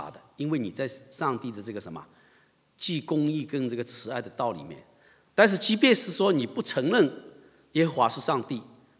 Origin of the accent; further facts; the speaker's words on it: China; 其实我们华人中国人也是闪族的后代